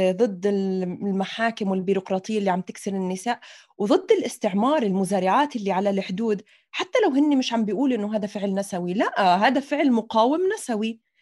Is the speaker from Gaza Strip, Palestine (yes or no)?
yes; Gaza, Gaza Strip, Palestine; بس أنا كفداء كفلسطينية من غزة عم بقاوم بشكل يومي بكافة الوسائل المتاحة